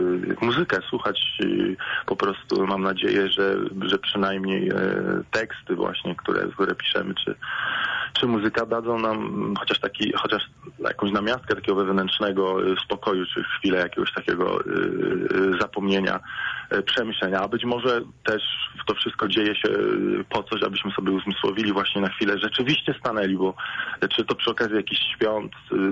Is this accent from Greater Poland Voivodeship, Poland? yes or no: yes; Pleszew, Greater Poland Voivodeship, Poland; w Pleszewie. To jest moje rodzinne miasto, można powiedzieć.